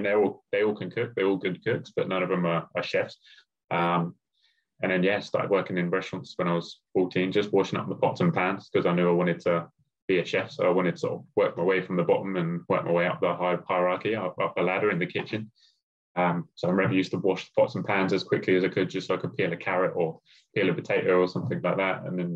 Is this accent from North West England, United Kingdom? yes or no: no; Brighton, South East England, United Kingdom; So I'm from Brighton originally, South Coast.